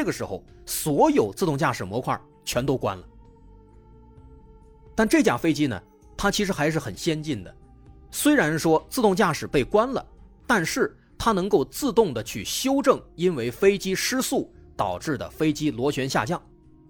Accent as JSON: {"language": "Chinese", "country": "China"}